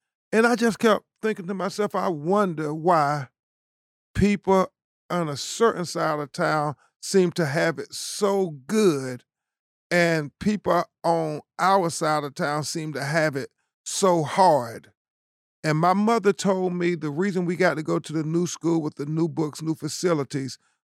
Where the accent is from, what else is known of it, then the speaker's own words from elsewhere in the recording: Lumberton, North Carolina, United States; when I was 9 years old, growing up in Lumberton, North Carolina, a little small rural southern town, being raised by my single mother who worked two jobs.